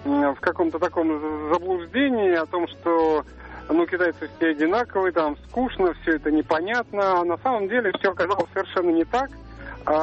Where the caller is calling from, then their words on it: Moscow, Russia; Да, я из Москвы